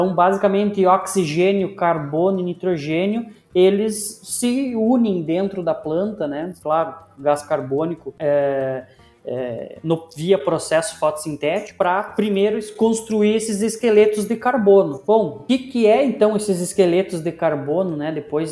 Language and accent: Portuguese; Frederico Westphalen, Rio Grande do Sul, Brazil; now in Porto Alegre, Brazil; Mas sou natural de Frederico Westphalen, morando aqui na capital dos gaúchos, Porto Alegre.